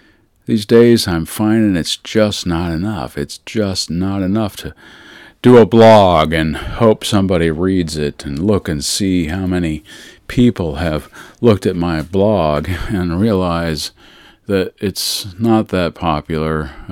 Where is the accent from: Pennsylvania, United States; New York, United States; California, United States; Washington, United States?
Washington, United States; Everett; And my hometown is Everett, Washington.